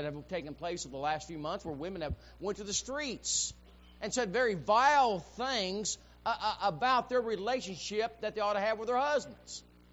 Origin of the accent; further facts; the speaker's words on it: Rantoul, Illinois, United States; where I grew up in Rantoul, we had an Air Force base.